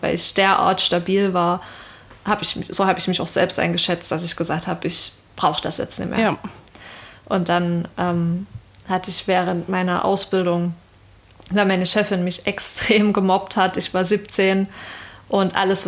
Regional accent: Saxony, Germany; Und ich bin in einer Kleinstadt in Sachsen groß geworden, wo auch so jeder jeden kennt irgendwie.

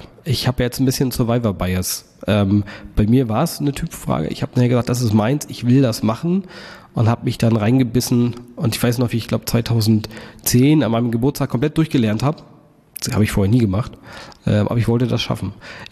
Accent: Rostock, Mecklenburg-Vorpommern, Germany; Also aufgewachsen bin ich hier in Rostock, Ich habe mal bis auf ein paar Jahre außerhalb von Rostock, also vor den Toren von Rostock, auch immer in Rostock gelebt.

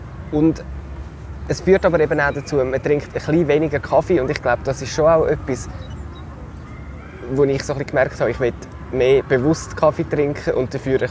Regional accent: Switzerland; wieso gehe ich als Schweizer jetzt eine Reportage machen über den Urkaffee, aber ich glaube, es hat schon eine Berechtigung, weil wir in der Schweiz, wir sind ein riesiges Kaffeeland

